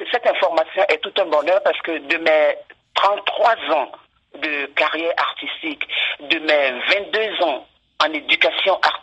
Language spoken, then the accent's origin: French; Côte d’Ivoire; je suis d'origine africaine, je suis de la Côte d'Ivoire